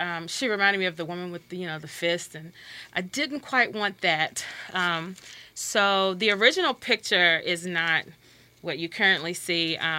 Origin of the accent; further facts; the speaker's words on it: Louisville, Kentucky, United States; I'm from Louisville, Kentucky, so I still have some of that Southern, you know, heritage in me.